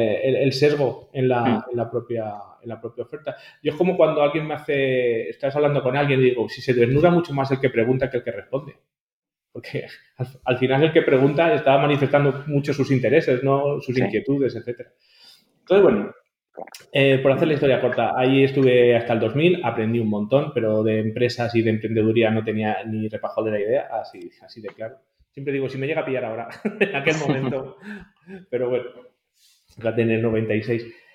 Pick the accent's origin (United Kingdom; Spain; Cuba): Spain; Madrid, Community of Madrid; yo soy de Madrid, nací en Madrid y siempre me he criado aquí.